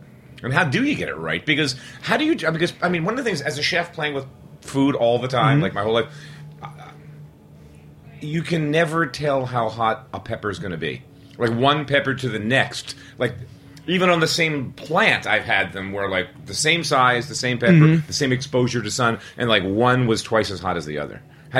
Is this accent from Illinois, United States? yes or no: no; Philadelphia, Pennsylvania, United States; I grew up in Philly. Cream soda was like one of the things we drank.